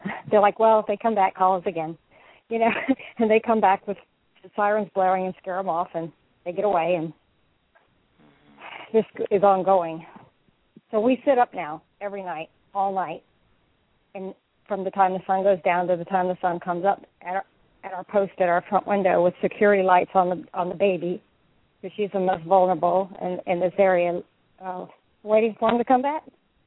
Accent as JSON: {"language": "English", "town": "Sarasota", "region": "Florida", "country": "United States", "tie": "born or raised there", "also_born_or_lived": "Lake County / Ocala", "said": "I'm actually from here. I was born in Sarasota, and I've been gone for over 20 years and just moved back."}